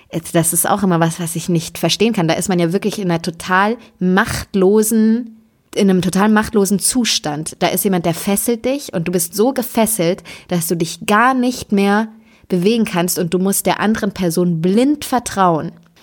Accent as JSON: {"language": "German", "region": "Bavaria", "country": "Germany", "said": "Ja, ich komme halt aus Bayern."}